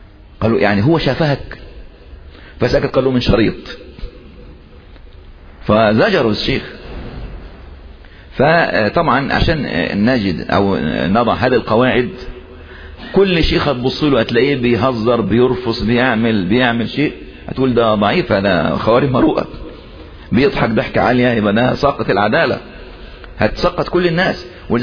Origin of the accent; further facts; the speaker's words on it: Egypt; اللي بيخطب عندنا في مصر يعني من عادة المصريين انهم يحبون ايه الكلام الارتجالي